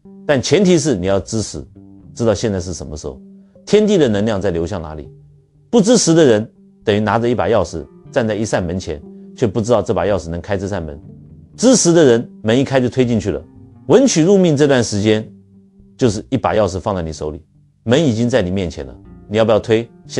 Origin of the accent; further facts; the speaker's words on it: China; 我们中国人讲节气